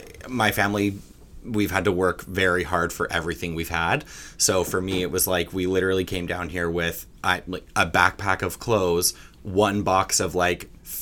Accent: Salmon Arm, British Columbia, Canada; now in Vancouver, Canada; I'm a bit of a farm, small town kid that moved to the big city. I grew up in Salmon Arm, British Columbia. Not born, thankfully, but raised, unfortunately.

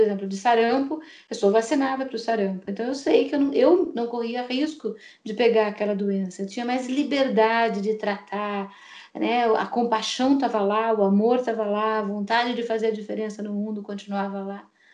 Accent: Itapetininga, São Paulo, Brazil; ele veio quando eu era adolescente, criança, lá em Itapetininga, no interior de São Paulo

